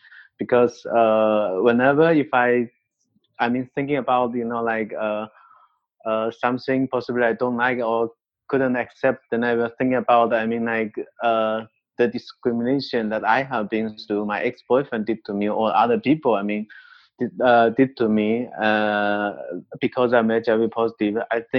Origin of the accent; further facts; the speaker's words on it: China; English is a second language; moved away as an adult; now in Canada; I was from China and in 2019, and before I went for a registered marriage with my ex-boyfriend in Chile